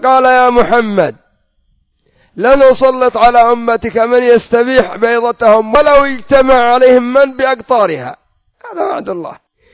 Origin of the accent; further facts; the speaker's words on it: Yemen; عندنا في اليمن قدرية؟ نعم، كلهم قدرية.